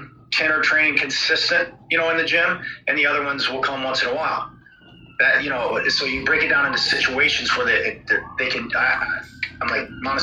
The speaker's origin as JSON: {"language": "English", "town": "Monroe", "country": "United States", "tie": "born or raised there", "said": "So growing up in Monroe, again, I mentioned it started like a super small town."}